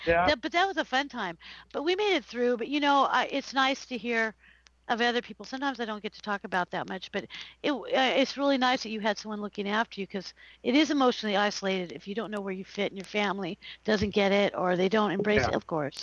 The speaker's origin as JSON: {"language": "English", "town": "Long Beach", "region": "California", "country": "United States", "tie": "born or raised there", "said": "I grew up in Long Beach."}